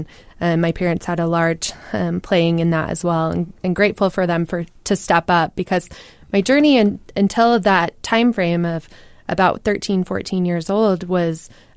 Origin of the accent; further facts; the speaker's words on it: Utah, United States; I grew up playing in Golden Spikes, so I grew up at the ice sheet.